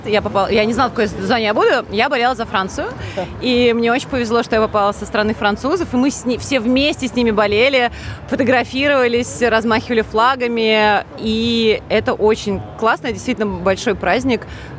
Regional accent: Moscow, Russia; Даже при том, что у меня на лице написано, что я москвичка

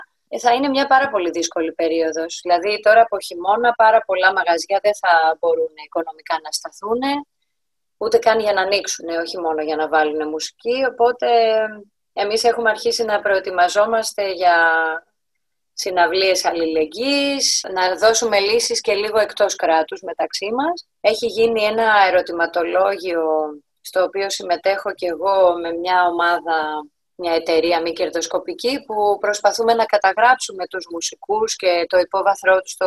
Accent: Greece; Σαν Έλληνες έχουμε μια πολύ πλούσια κουλτούρα στο να αγαπάμε και να φροντίζουμε τους άλλους.

